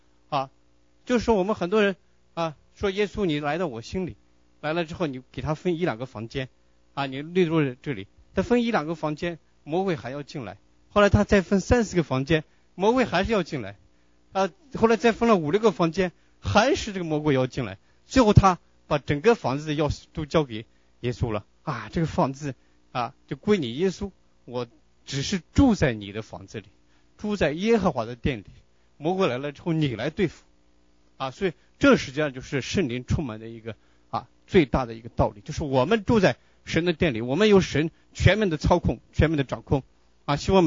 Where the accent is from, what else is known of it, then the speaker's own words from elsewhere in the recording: Qinghai, China; 我们老家是在青海那个地方，喝酒很厉害，我八岁就开始喝酒啊